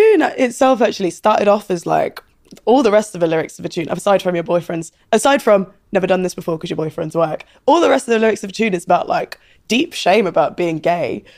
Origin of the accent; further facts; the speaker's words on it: Cheltenham, South West England, United Kingdom; I grew up in Cheltenham, white town, very like middle to upper class